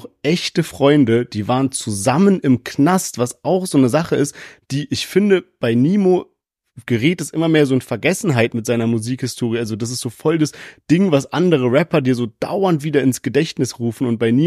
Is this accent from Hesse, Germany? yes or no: yes; Frankfurt, Hesse, Germany; ich komme ja da so aus Frankfurt